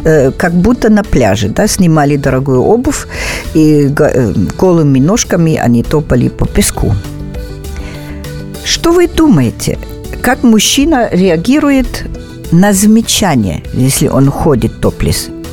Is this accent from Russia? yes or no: no; Germany; Russian is a second language; что я из Германии